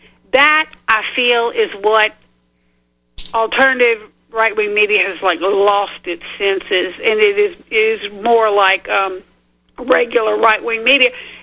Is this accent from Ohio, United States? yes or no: no; Louisiana, United States; And so, because I'm from there, and I was living there